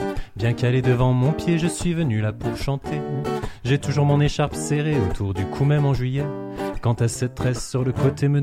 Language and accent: French; Saint-Étienne, Auvergne-Rhône-Alpes, France; si t'as suivi l'émission tu le sais déjà. Je viens de Saint-Étienne, enfin pas très loin.